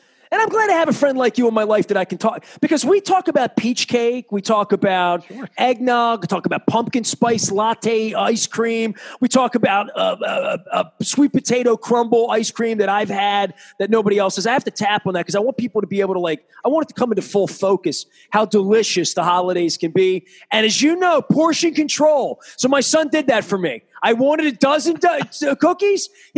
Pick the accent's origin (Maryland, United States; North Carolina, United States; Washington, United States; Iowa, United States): Maryland, United States; Dundalk; we talked about growing up in Dundalk and my parents and, you know, how special my parents were.